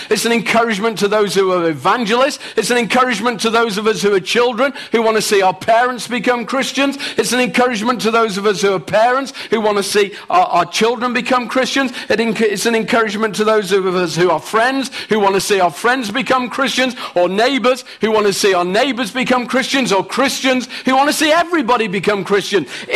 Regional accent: England, United Kingdom; Because I'm from England and we don't get much sun

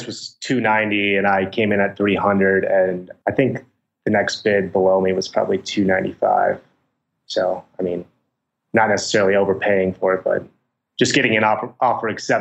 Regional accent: Minnesota, United States; Well, going into it, I came from Minnesota where I could find a duplex.

